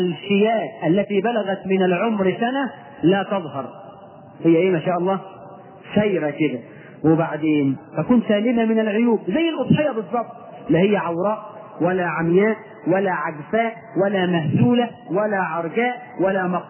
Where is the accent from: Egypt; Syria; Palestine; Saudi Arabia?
Egypt; احنا كمصريين